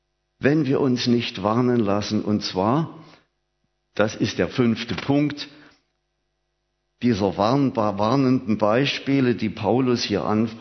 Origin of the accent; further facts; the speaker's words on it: Germany; Ich bin noch im Dritten Reich aufgewachsen.